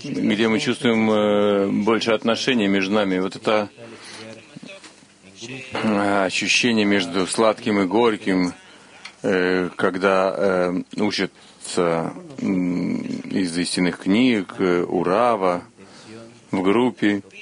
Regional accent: Puebla, Mexico; Здравствуйте … … из Пуэбла.

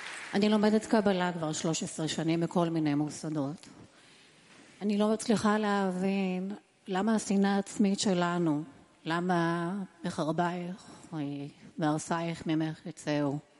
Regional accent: Tel Aviv, Tel Aviv District, Israel; אני מתל אביב

